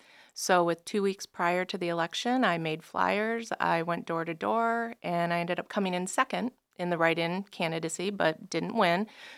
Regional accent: Williamston, United States; So I grew up in Williamston. It's been my home my entire life.

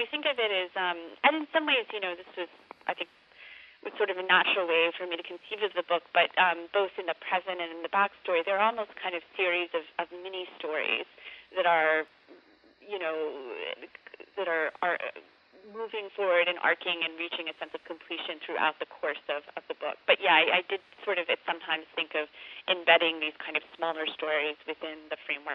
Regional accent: Florida, United States; moved away as an adult; I'm from Florida, and I lived there from you know, childhood until I was in my early 20s

